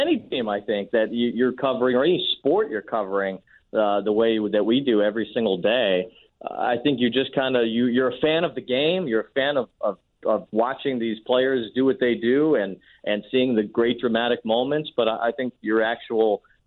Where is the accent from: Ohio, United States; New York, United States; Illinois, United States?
Illinois, United States; Chicago; I grew up in the Chicago area and loved baseball.